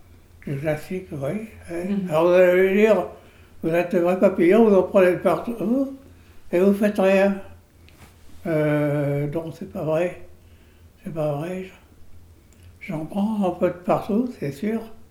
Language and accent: French; Auvergne-Rhône-Alpes, France; J'étais originaire de la Haute-Ardèche.